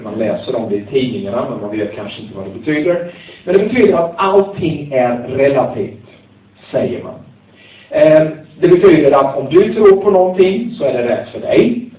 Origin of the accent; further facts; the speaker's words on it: Småland, Sweden; Men tänk på också att jag är från Småland.